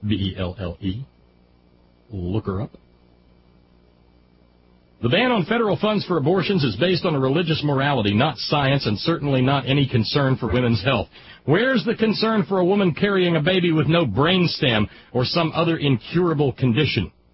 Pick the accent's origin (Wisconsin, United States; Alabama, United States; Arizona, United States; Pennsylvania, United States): Alabama, United States; But I know at least the Southern Baptists back where I grew up in Alabama's 5th District